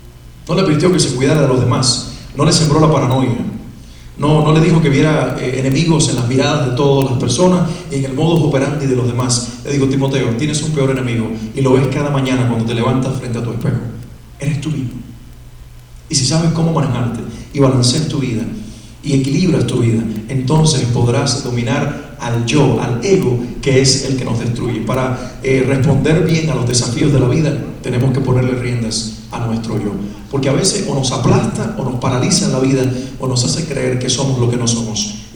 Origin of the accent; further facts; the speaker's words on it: Cuba; yo soy cubano de origen, para los que no lo saben